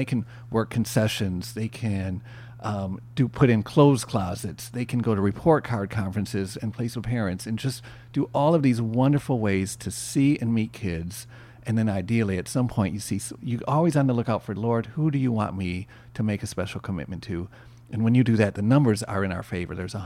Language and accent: English; Detroit, Michigan, United States; And growing up in Detroit, my wife and I always joke, the only thing we have in common between our cultures is our African-American upbringing in Detroit.